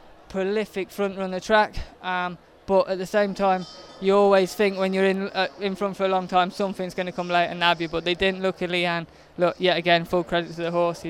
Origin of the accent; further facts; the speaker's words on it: East Midlands, United Kingdom; Look, I'm from the north, I'm from Lincolnshire.